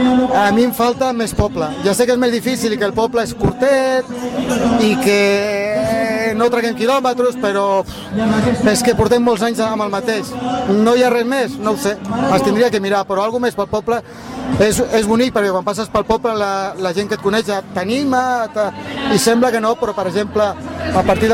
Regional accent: Sitges, Catalonia, Spain; per mi és bastant avorrit, però potser perquè sóc de Sitges, entreno per aquí i me'l tinc molt apamat

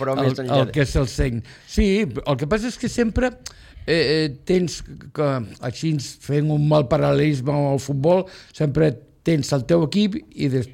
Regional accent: Sitges, Catalonia, Spain; also born or lived in Terrassa; però diguéssim que la colla del meu poble és la Jove de Sitges.

